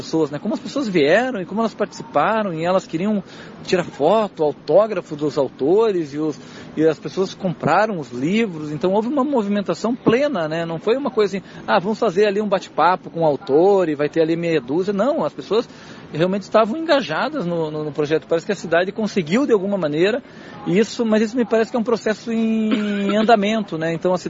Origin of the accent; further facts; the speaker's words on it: Curitiba, Paraná, Brazil; eu que venho de Curitiba, achei impressionante